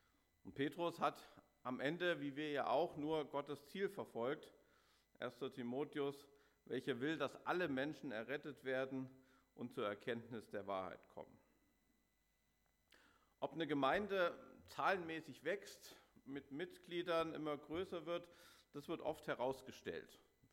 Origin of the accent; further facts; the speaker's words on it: Saxony, Germany; da waren wir in dem Ort, das ist da, wo ich herkomme, oder die Region